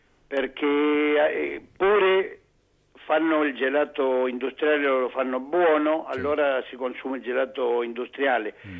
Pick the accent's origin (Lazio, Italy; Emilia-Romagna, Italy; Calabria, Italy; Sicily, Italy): Calabria, Italy; Vibo Valentia; Per mia voce sicuramente m'avete capito di dove sono io. Sono calabrese.